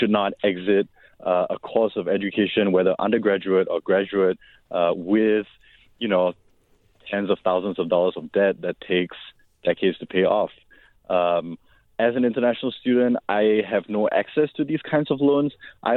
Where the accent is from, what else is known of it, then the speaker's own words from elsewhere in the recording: Singapore; now in United States; I'm from Singapore.